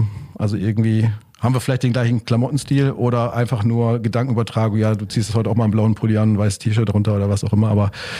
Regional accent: Mülheim an der Ruhr, North Rhine-Westphalia, Germany; Ich bin absolutes Kind des Ruhrgebiets, genau. Ich bin im Herzen des Ruhrgebiets geboren, in Mülheim. 79er Baujahr, geboren, aufgewachsen und lebe immer noch da. Also ich habe den Pott nie so wirklich verlassen.

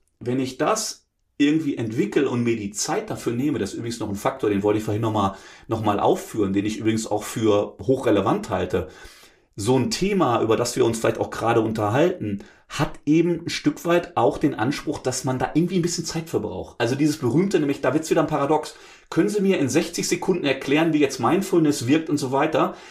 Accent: North Rhine-Westphalia, Germany; man merkt ja vielleicht auch, ich komme aus dem Ruhrgebiet

